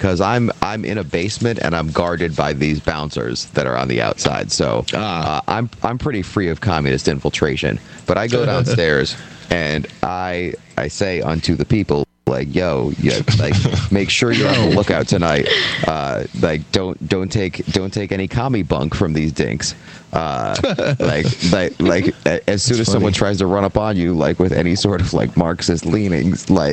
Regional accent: Philadelphia, Pennsylvania, United States; Yeah, I am not. I'm from North Philly.

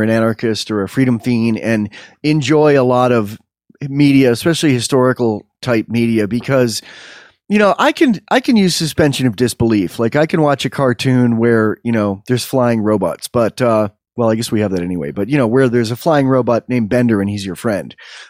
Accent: Westfield, New York, United States; we're talking about where we're from, and I said that I was from Westfield, New York, and I used to summer in Chautauqua

